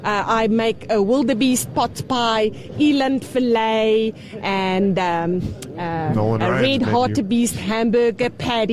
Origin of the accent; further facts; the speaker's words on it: North West, South Africa; The northwest area, close to Botswana border.